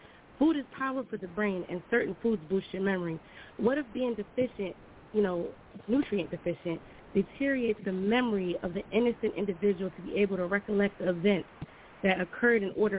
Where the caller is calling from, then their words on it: New Jersey, United States; I'm calling from Jersey.